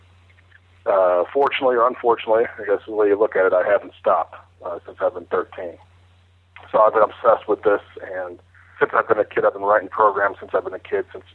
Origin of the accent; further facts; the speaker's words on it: Chicago, Illinois, United States; I grew up in the Chicago area.